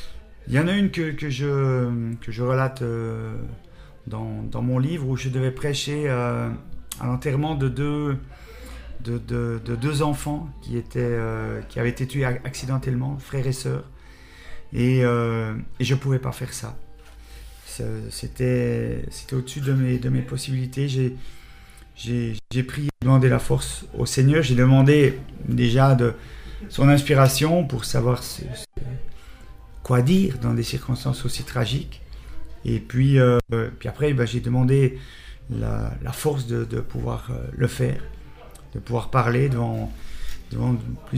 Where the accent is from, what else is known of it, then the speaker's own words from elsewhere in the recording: Switzerland; Alors, je viens de Suisse, j'ai 52 ans, je suis marié, père de 4 enfants.